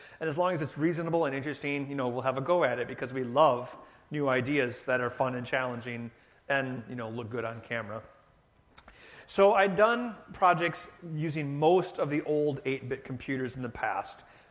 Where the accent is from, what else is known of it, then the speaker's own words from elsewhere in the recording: United States; So clearly I'm an American, and I'm trying really hard to say that correctly